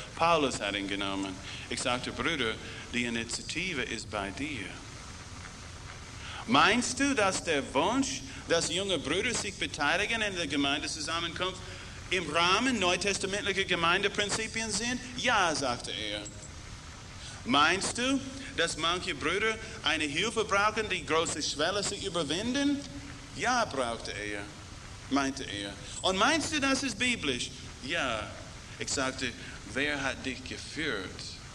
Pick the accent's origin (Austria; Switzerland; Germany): Austria; Salzburg; Ein Bauer steht auf in der Versammlung, einmal bei uns in Salzburg.